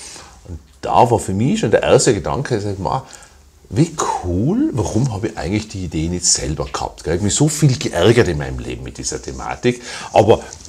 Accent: Tyrol, Austria; ich stamme ursprünglich ja selber aus der Hotellerie, aus dem Zillertal.

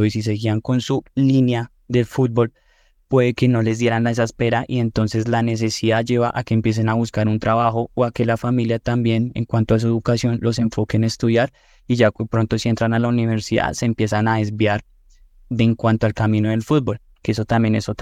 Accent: Bogotá, Colombia; los cuento por experiencia, uno como jugador bogotano como que se abruma

